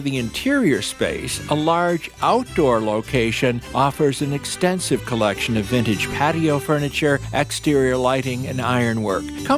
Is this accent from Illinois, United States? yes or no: yes; Chicago, Illinois, United States; So you're going back to my hometown of Chicago Land.